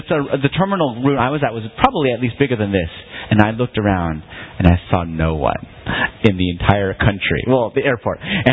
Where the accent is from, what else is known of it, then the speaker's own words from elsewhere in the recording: United States; So being the American, I thought, oh, my flight's not for an hour.